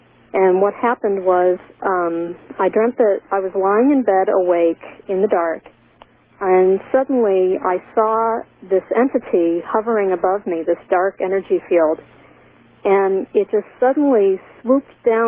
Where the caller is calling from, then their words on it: Syracuse, New York, United States; from Syracuse, New York.